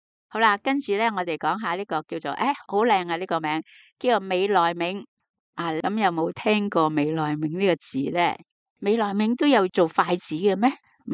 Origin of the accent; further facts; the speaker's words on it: Hong Kong; 系啊，我哋香港用发泡胶噶嘛